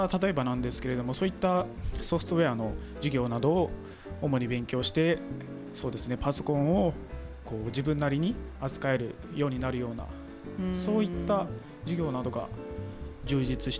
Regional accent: Chiba, Japan; 出身は千葉県から参りました。

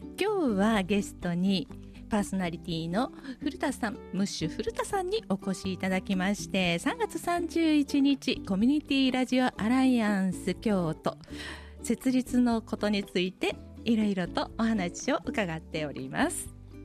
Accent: Osaka, Japan; born there; 私、でも、もともと大阪の生まれなんでね

